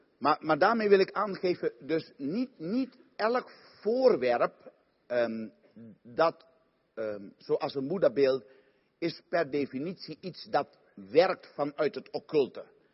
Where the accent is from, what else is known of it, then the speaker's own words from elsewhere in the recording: Suriname; Ik kom uit Suriname, zei ik u.